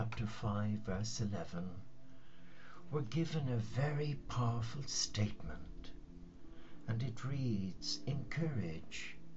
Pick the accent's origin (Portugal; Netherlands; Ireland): Ireland; as a young boy growing up in Ireland